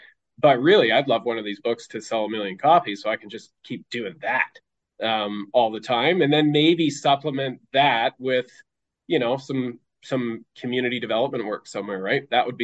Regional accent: Seattle, Washington, United States; And so I spent a good portion of my life kind of growing up around Seattle because my aunt and uncle lived there.

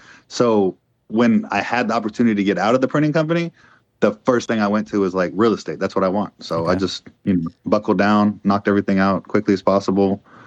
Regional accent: Rosenberg, Texas, United States; I'm from Rosenberg, so probably like a month ago when I was down there.

